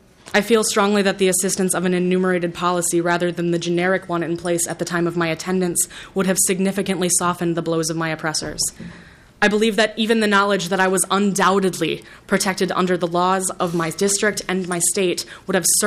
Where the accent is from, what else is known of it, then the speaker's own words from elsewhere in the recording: Minnesota, United States; I speak to you today not only as a Minnesotan